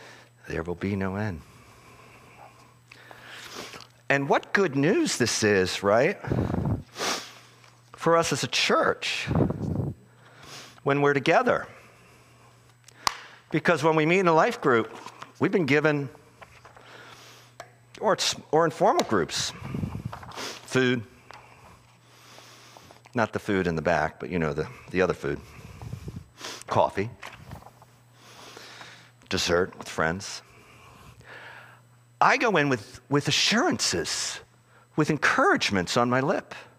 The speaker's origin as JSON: {"language": "English", "country": "United States", "said": "someone's messing with my trash and I'm an American."}